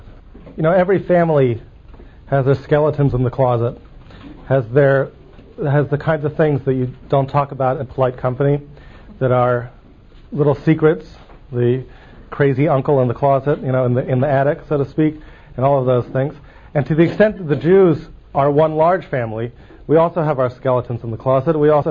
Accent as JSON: {"language": "English", "country": "United States", "said": "I think that whenever I hear this word, at least as an American, I feel myself start to cringe."}